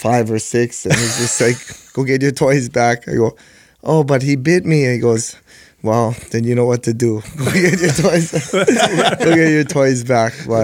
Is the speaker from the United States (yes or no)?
yes; Hilo, Hawaii, United States; also born or lived in Honolulu; I was born in Honolulu. I was born on that island. When I was three, my mother moved us to the big island in Hilo, and grew up over there, went to Hilo High School